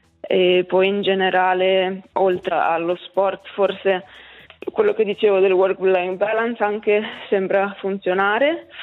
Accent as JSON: {"language": "Italian", "town": "Frasco", "region": "Ticino", "country": "Switzerland", "also_born_or_lived": "Bern", "moved": "as an adult", "lives_now": "Sweden", "said": "Vengo dalla Valle Verzasca, da Frasco. E sono andata a Berna prima per i miei studi, ho studiato biochimica, ho fatto tutti gli studi a Berna praticamente, sono stata 10 anni lì"}